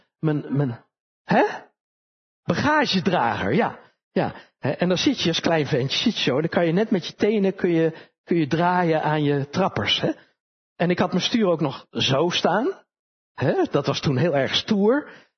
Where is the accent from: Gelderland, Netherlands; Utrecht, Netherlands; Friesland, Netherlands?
Utrecht, Netherlands; ik kom uit Utrecht met een stadsjochie. En ik speelde aan de overkant van de Kroezelaan, waar nu de jaarbeurs is.